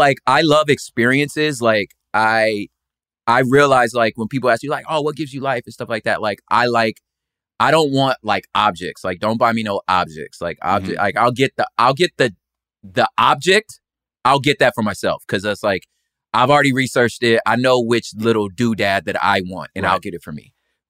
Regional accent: Los Angeles, California, United States; Like I'm from South Central Los Angeles.

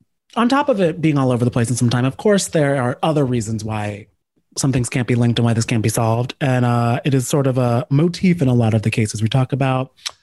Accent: Cranford, New Jersey, United States; Do not say I'm from Westfield. We have no, actually, we have some crazy stories in Cranford

